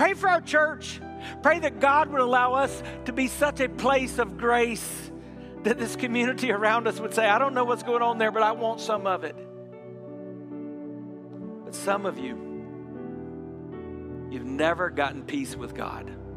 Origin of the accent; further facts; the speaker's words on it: South Carolina, United States; when there was an evil, demonic church shooting in my home state in Charleston, South Carolina